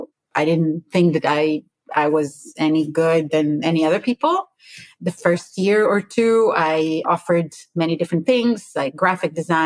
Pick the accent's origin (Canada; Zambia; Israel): Israel; now in Houston, United States; I live in Houston, Texas. I'm originally from Israel, emigrated to the US 18 years ago this year.